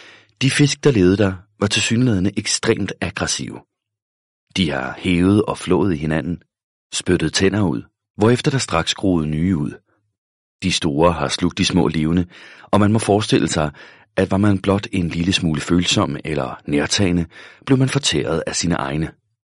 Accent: Gram, Region of Southern Denmark, Denmark; Graver man i jorden i min barndomsby, kan man finde potteskår og bronzesmykker fra gamle dage. Sådan noget kan man finde mange steder, men graver man lidt dybere, risikerer man i Gram at støde på fossilet af en stor fisk.

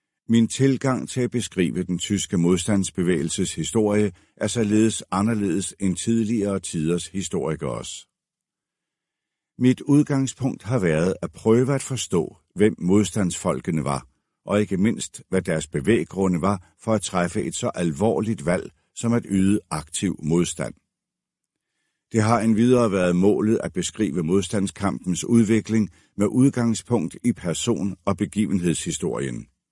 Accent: Copenhagen, Capital Region of Denmark, Denmark; born there; Jeg er født i København 25 år efter befrielsen. Mine forældre blev født under krigen

